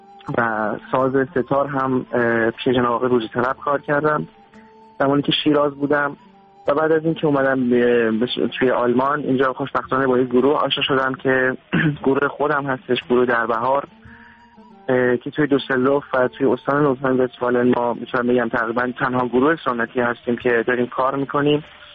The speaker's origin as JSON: {"language": "Persian", "country": "Iran", "moved": "as an adult", "lives_now": "Germany", "said": "4 ساله که از ایران اومدم بیرون، من 22 سالم هستش"}